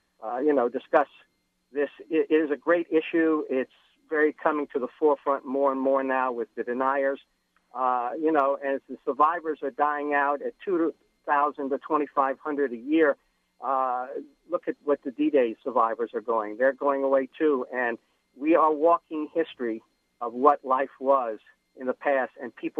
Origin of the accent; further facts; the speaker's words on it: United States; But I feel very proud as a Jew and as an American